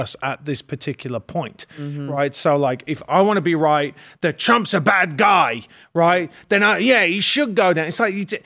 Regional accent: England, United Kingdom; I'm just English

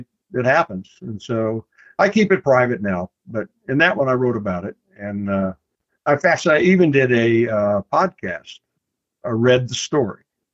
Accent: Alaska, United States; And it's a story about being attacked by a moose when I was growing up in Alaska too.

